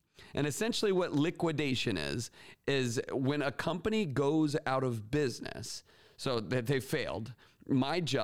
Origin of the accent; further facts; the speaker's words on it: Florida, United States; moved away as an adult; also born or lived in Michigan; And I grew up in Florida. I went to Florida State University, but right after college, I moved to Michigan with my new bride.